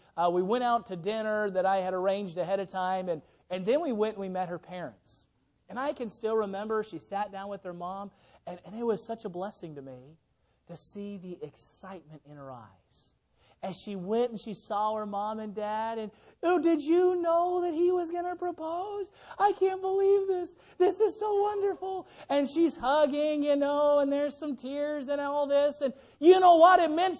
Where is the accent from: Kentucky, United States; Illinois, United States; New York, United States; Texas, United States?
Illinois, United States; She was therefore going to have the wedding ceremony in my hometown in Illinois, where she'd only been once in her life.